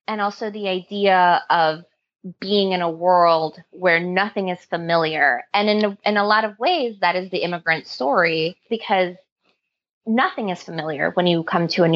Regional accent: Hollis, New York, United States; I was from Hollis in Jamaica.

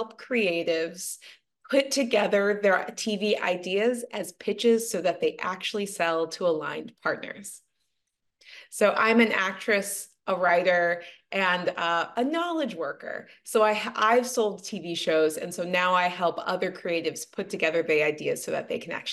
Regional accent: California, United States; born there; So I was born just outside of Los Angeles.

